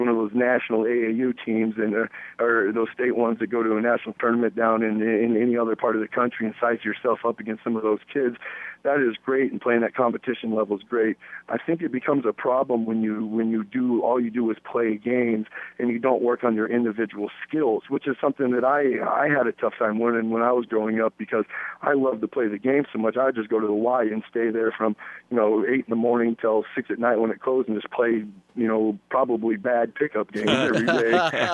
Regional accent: Grand Island, Nebraska, United States; You know, I grew up in Grand Island, and it was awesome playing against Brian and Chad growing up.

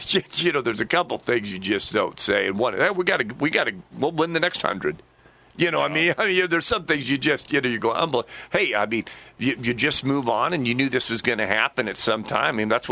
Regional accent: Kearney, Nebraska, United States; Hey, that's nothing because I'm from Kearney, Nebraska.

